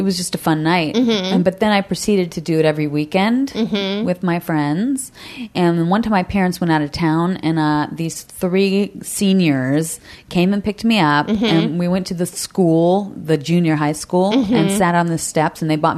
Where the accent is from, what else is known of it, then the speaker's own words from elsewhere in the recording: Oceanside, California, United States; I'm from Oceanside, California.